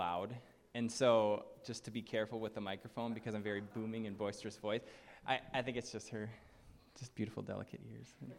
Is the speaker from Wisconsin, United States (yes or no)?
yes; Madison, Wisconsin, United States; also born or lived in Seattle; I'm from Madison, Wisconsin. Yeah, awesome. Nice, there you go. I lived in Seattle 5 years before I moved to the Spring Creek and the Alco area.